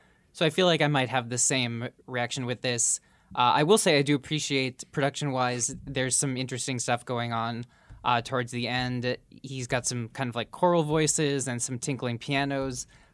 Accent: Minneapolis, Minnesota, United States; she's from my hometown, Minneapolis.

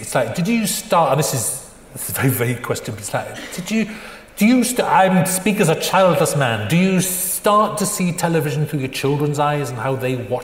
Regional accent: United Kingdom; because we're British, we're not supposed to even acknowledge it.

